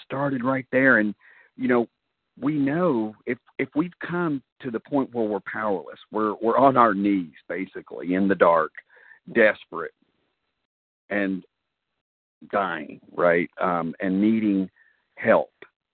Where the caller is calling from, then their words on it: North Carolina, United States; Carolina.